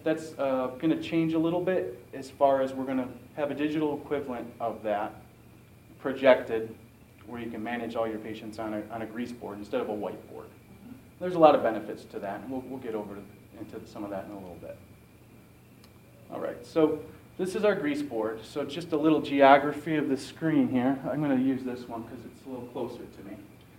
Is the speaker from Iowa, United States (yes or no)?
no; Detroit, Michigan, United States; a little background about me, I come from the Detroit area.